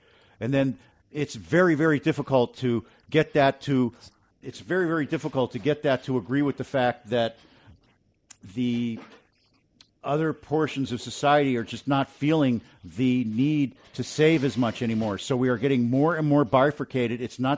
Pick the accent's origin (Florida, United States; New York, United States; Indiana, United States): Florida, United States; North Miami Beach; I'm from North Miami Beach.